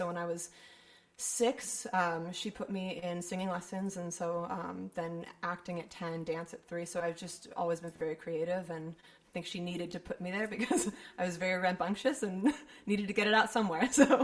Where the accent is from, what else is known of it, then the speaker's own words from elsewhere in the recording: Hollywood, California, United States; born there; I was born in Hollywood, so I feel like it was either that or something else.